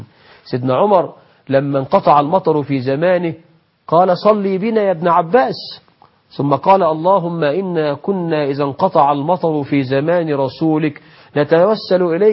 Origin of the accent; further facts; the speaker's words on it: Egypt; بلدنا مصر